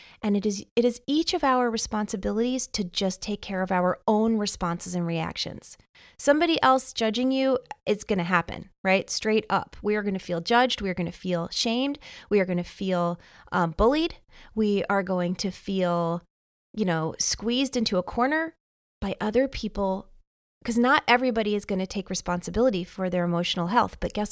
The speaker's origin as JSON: {"language": "English", "region": "New York", "country": "United States", "accent": "New York", "said": "Anyone who's been to, wow, my New York accent really just came out there, pause."}